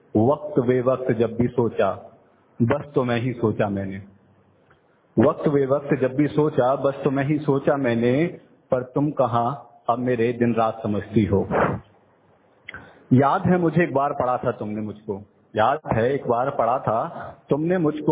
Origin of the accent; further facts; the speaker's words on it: Kolar, Karnataka, India; मैं कोलार से हूँ